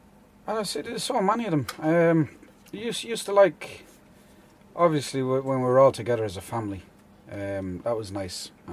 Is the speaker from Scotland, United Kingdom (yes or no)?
no; Manchester, North West England, United Kingdom; born there; I was born in Manchester, in 1972.